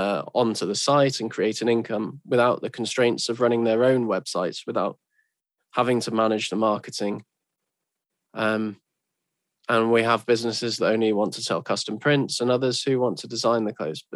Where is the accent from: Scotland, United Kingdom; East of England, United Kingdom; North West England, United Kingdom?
North West England, United Kingdom; Manchester; And growing up in Manchester, around all the mills in the heritage, was an immense influence on me.